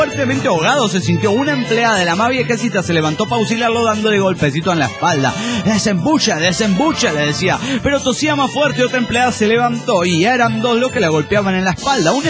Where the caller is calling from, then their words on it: Caracas, Capital District, Venezuela; de Caracas, Venezuela.